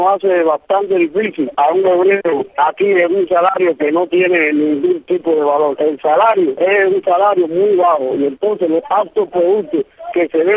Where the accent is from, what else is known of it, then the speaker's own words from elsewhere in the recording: Cuba; Yo soy una persona, un cubano a pie humilde